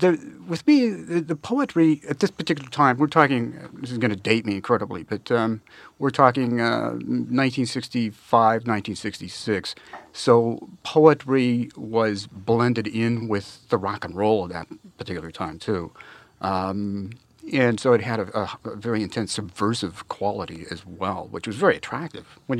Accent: Seattle, Washington, United States; also born or lived in Minnesota, United States; Actually, I was born in Minnesota, and my parents moved out to Seattle when I was about 12.

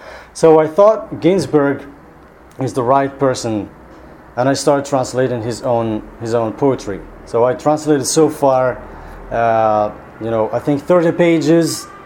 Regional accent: Morocco; I come from like the native people of Morocco, the Berbers

